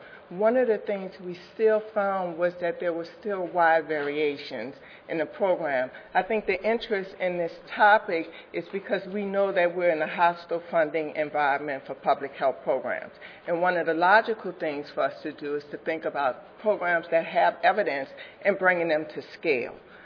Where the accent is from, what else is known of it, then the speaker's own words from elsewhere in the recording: the South, United States; I'm not going to talk as fast. I'm from the South, so bear with me, but I'll get my 15 minutes.